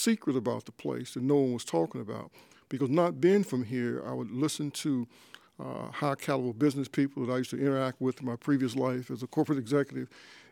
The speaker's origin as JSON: {"language": "English", "town": "Charleston", "region": "West Virginia", "country": "United States", "tie": "born or raised there", "said": "I was born and raised in Edgewood, which was a fairly upscale neighborhood. It's called part of the West Side, but it's on the hillside. It was built as a segregated upper middle class community years ago."}